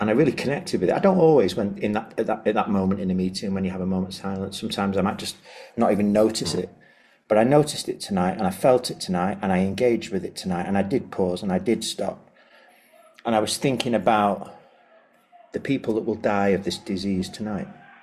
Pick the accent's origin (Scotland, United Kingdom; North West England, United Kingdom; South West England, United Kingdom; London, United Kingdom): North West England, United Kingdom; moved away as an adult; now in Rome, Italy; I'm dialing in from Rome. I'm from the UK, from the northwest in the UK.